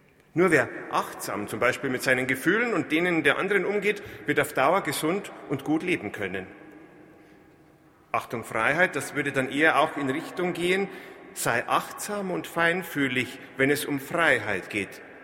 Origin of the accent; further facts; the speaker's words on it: Bavaria, Germany; accent: Bavarian; In einigen bayerischen Landstrichen, wo ich herkomme, wie Sie sicher schon bemerkt haben an meinem kleinen bayerischen Slang